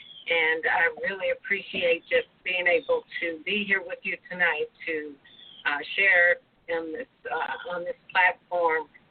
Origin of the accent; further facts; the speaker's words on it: Cleveland, Ohio, United States; now in Columbus, United States; I am originally from Cleveland. I am currently residing in Columbus, Ohio